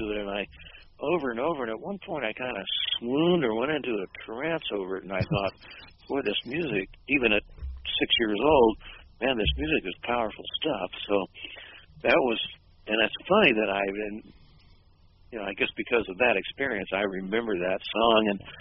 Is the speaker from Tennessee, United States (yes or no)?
no; Abilene, Texas, United States; Well, I grew up I was born in Abilene, Texas, and raised there